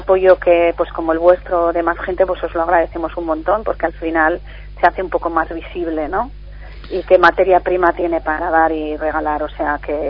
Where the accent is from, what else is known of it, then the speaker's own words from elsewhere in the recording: Fuentes de Béjar, Castile and León, Spain; Que somos de Fuentes y la farándula.